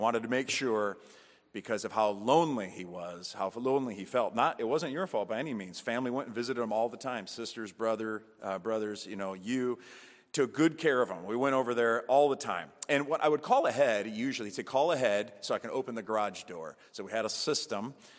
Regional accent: Wisconsin, United States; now in Hickory, United States; I have no question, unapologetically, although I'm from Wisconsin, people assume that means I have something to do with cows.

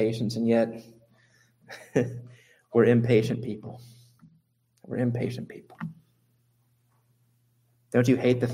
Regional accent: United States; when I grew up in Louisiana, Mississippi

